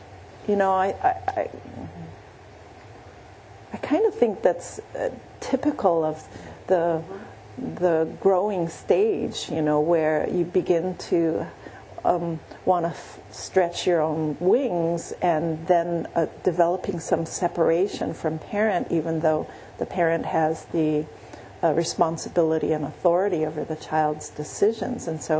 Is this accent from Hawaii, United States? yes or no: yes; Hawaii, United States; you know, but I grew up in Hawaii. It's like, I swam under waterfalls and beautiful rivers, you know.